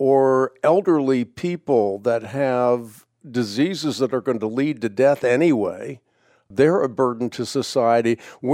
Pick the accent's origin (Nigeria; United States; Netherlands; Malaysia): Netherlands; As I mentioned, I grew up in the Netherlands